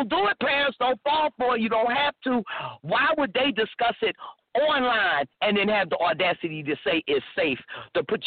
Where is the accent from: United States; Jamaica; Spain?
United States; Philadelphia, Pennsylvania; now in Tampa, United States; You know I'm here in Tampa, Florida. And by the way, I'm from Free North, Philly, folks.